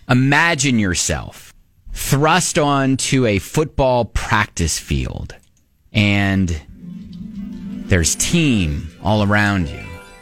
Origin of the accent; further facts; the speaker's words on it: Columbus, Ohio, United States; The name was that of a meteorologist where I grew up in Columbus, Ohio.